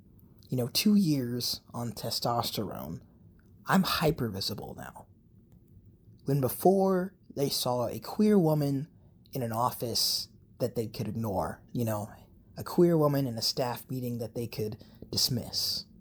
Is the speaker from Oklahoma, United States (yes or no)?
yes; Tulsa, Oklahoma, United States; I'm from Tulsa. I'm a brother, a soon-to-be husband, a lost daughter, and a found son, a queer Black trans man